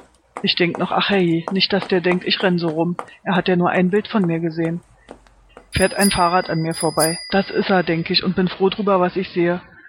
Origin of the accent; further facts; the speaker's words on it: Berlin, Germany; Wir sind beide in Berlin aufgewachsen, sogar in der richtigen Hälfte.